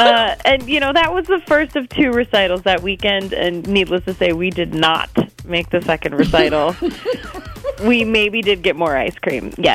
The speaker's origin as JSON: {"language": "English", "town": "Beloit", "region": "Wisconsin", "country": "United States", "said": "I'm from Beloit."}